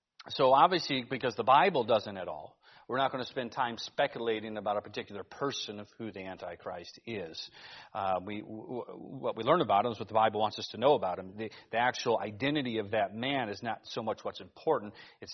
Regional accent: Alaska, United States; I was like, I'm from Alaska. Everybody carries here, but that was still really odd to have that happen.

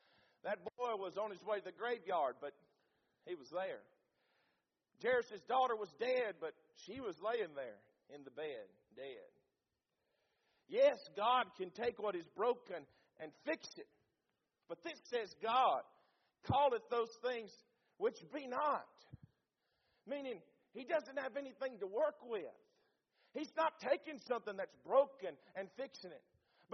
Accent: Mississippi, United States; Now listen, I'm from Mississippi. I'm not that smart.

